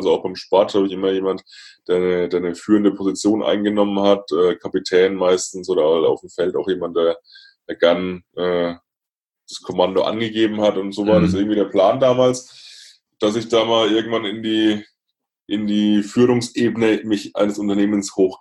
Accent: Bavaria, Germany; Also ich bin Franke, ich komme aus der Nähe von Würzburg, so zwischen Würzburg und Schweinfurt an der Mainschleife bin ich geboren und ja, bin in einem bäuerlichen Umfeld groß geworden.

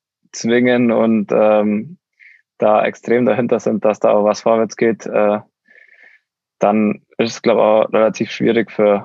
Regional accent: Oberstdorf, Bavaria, Germany; Da gab es bei uns in Oberstdorf schon in einem Jahrgang, weiß nicht wie viele, aber da gab es in einem Jahrgang halt im Allgäu so eine Auswahl.

